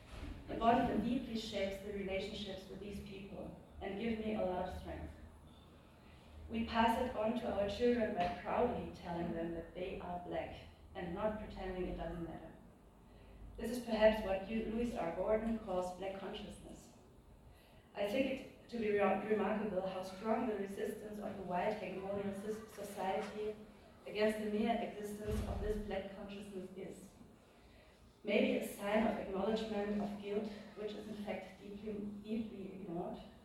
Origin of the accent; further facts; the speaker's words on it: Germany; I was born and raised in Germany. I have a German mother whom I've never met, and a Somali father whom I met at the age of 32. I grew up with my white adoptive parents